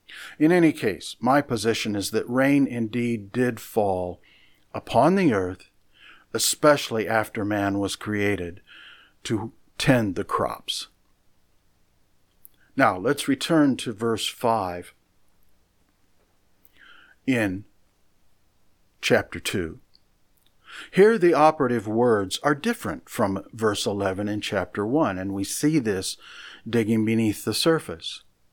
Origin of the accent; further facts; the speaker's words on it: Midwest, United States; Well, I'm from the Midwest, where it rains quite often without the producing of a rainbow.